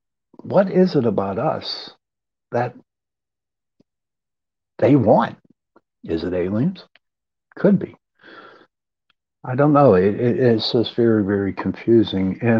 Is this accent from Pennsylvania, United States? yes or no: yes; Pennsylvania, United States; I'm from Pennsylvania. And we have a little town called Kecksburg.